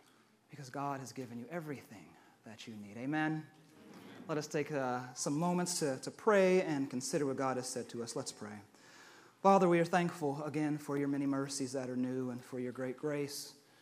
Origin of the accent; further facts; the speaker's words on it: California, United States; I'm from California.